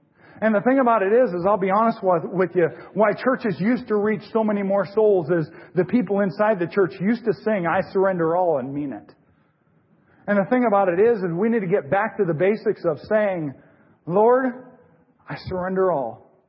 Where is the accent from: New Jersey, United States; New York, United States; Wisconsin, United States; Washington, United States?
Washington, United States; I remember when I was in church and growing up in Washington State, there was a saying up on the wall